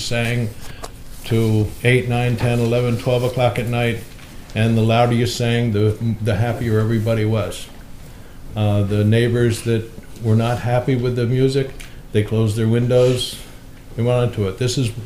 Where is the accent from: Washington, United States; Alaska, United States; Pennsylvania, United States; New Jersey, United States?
New Jersey, United States; Freehold; I'm not from Athens. I'm originally from Freehold.